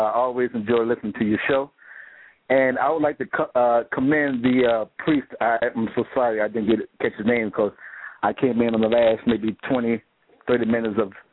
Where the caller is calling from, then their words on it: Chicago, Illinois, United States; from Chicago.